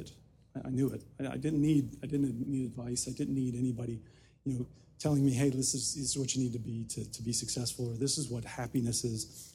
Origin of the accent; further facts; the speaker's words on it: Nashville, Tennessee, United States; Okay, so just by way of background, I grew up in Nashville, Tennessee. And this was well before Nashville was cool.